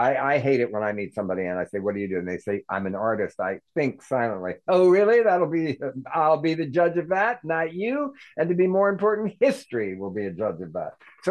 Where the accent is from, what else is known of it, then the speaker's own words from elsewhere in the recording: Baltimore, Maryland, United States; And somebody will come over to me and say, Oh, we're from Baltimore too. Like, I'm gonna say, oh, thank God. Thank God. I was so terrified being in this Paris airport without a Baltimore person.